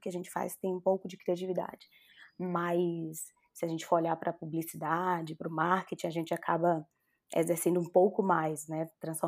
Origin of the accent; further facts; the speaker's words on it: Bahia, Brazil; eu sou baiana e não sou soteropolitana, eu sou baiana do interior da Bahia, sou do Recôncavo Baiano.